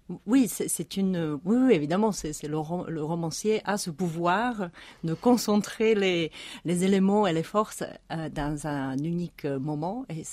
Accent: Moravia, Czechia; moved away as an adult; now in France; malgré le fait que je suis effectivement originaire de Moravie. Et c'est vrai qu'à partir de l'âge de 21, 22 ans, j'ai vécu en France

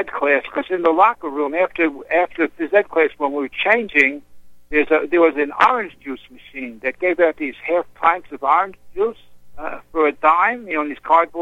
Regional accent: Orlando, Florida, United States; also born or lived in Brooklyn, New York; So I actually grew up in Central Florida, in Orlando, the Orlando area.

